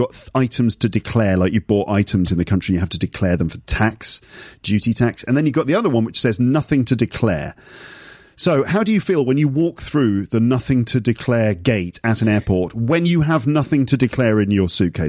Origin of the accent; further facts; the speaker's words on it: England, United Kingdom; people would just come up to me and said, are you American? I'm like, no, I'm English.